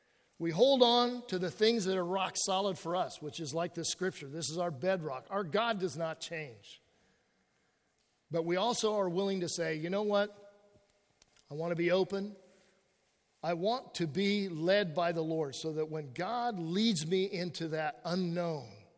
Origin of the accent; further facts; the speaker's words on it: California, United States; because as a Californian, you know, the archway in St. Louis was says Gateway to the West. I live in California.